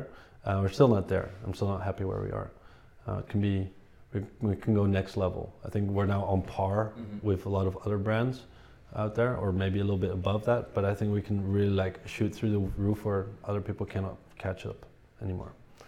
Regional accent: Ireland; we kind of want to do something in Europe, because we're Irish and we have Irish passports

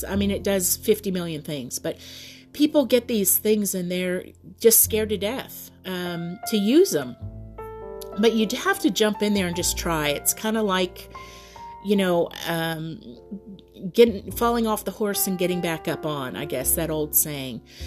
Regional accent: Florida, United States; I'm from Florida, so this is why things in Florida are so familiar

